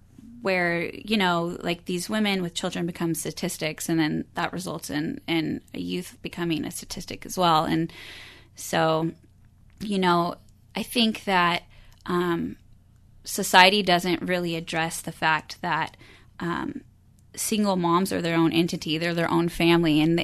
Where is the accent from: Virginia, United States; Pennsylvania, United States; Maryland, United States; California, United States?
California, United States; Sacramento; Yeah, so I came from Sacramento, and I was a homeless single mom.